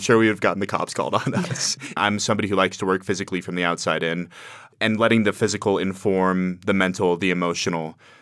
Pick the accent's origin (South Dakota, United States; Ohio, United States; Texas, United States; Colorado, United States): Colorado, United States; Colorado Springs; Myself, I grew up here in Colorado Springs